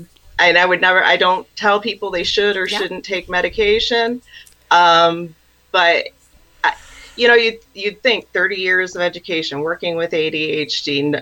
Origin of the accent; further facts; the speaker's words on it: Grand Rapids, Michigan, United States; I was actually born and raised in the Grand Rapids area in Michigan.